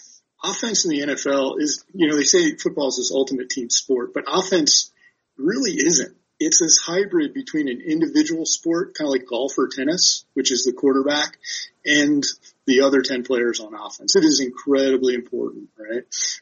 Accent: Baltimore, Maryland, United States; A really interesting case is right up the road, my hometown of Baltimore, right?

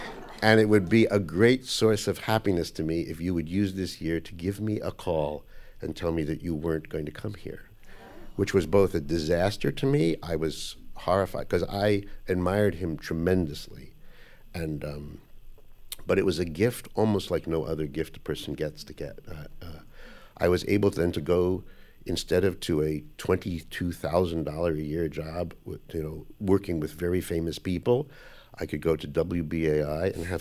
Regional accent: Manhattan, New York, United States; Here. In Manhattan.

